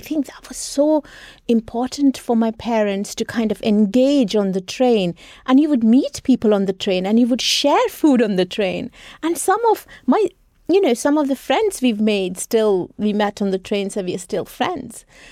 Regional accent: West Bengal, India; she was born and brought up in Bengal like me.

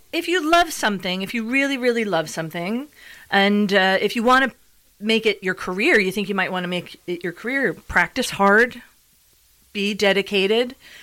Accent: New York, United States; now in United Kingdom; So I'm originally from New York, and the way you would do that in New York is very different from the way you would do that in Britain.

